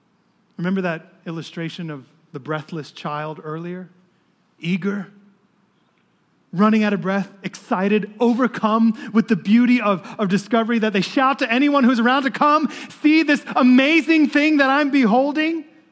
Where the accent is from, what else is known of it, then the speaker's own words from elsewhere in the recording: United States; Because I'm American, right?